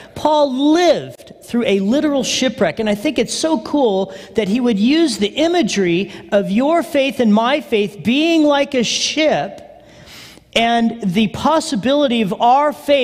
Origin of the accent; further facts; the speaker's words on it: Big Bear, California, United States; now in Dana Point, United States; I grew up in Big Bear and went to Palm Springs High School, and I decided I had the mountains and I had the desert.